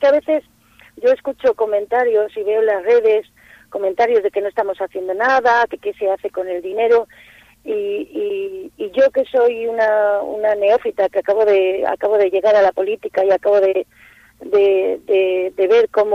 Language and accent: Spanish; Laredo, Cantabria, Spain; los que somos de Laredo ya conocemos la belleza de Laredo y sabemos cómo es su playa, de fina arena, etcétera, los kilómetros de playa, y la disfrutamos.